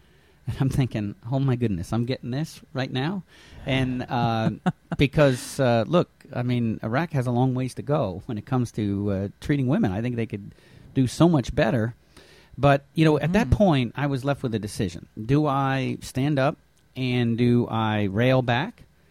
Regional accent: United States; look, I'm a proud Republican, but I'm an American first.

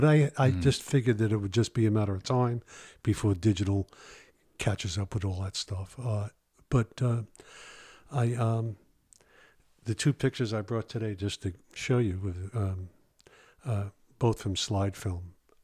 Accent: New York City, New York, United States; I grew up in New York City. I was from the Bronx, but he was from Queens.

